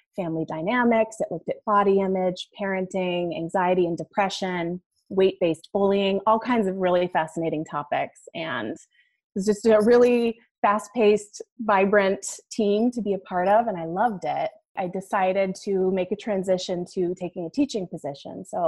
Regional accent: California, United States; I grew up in Northern California.

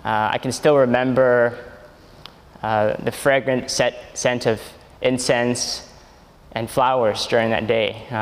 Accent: Richmond, British Columbia, Canada; So I was born and raised here in Richmond to a Buddhist family. And so I was introduced to Buddhism at a very young age.

